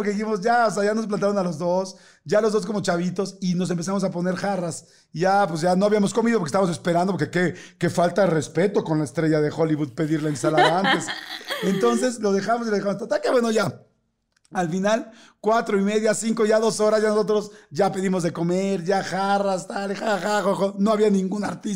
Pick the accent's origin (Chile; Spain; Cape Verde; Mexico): Mexico; como somos los mexicanos